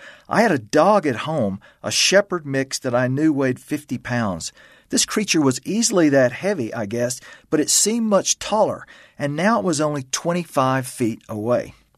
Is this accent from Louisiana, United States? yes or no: yes; Louisiana, United States; I was intrigued by whatever predators might be around where I was growing up in Louisiana.